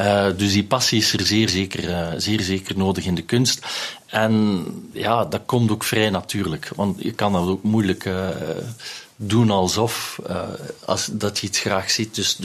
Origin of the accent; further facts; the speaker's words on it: Belgium; Ik denk als Belg spelen talen daar een enorm belangrijke rol